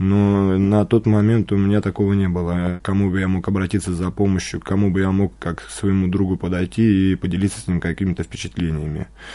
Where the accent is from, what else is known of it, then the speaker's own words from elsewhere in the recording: Guryevsk, Kemerovo Oblast, Russia; moved away as an adult; now in Moscow, Russia; 26 лет мне. Родился я в городе Гурьевск, Кемеровская область, Кузбасс. И там жил до 25 лет. Сейчас уже год нахожусь в Москве, в христианском центре, вот «Ковчег».